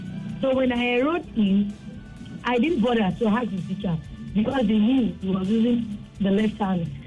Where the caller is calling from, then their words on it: Ikorodu, Lagos, Nigeria; I'm calling from Ikorodu.